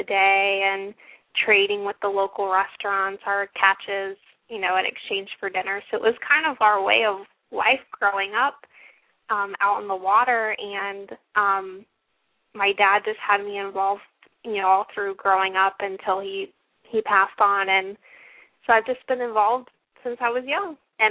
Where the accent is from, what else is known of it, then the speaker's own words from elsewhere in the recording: Sebastian, Florida, United States; I grew up in Sebastian and the Grant area when I was younger. My dad was a local fisherman for Dyer's Shellfish and Seafood.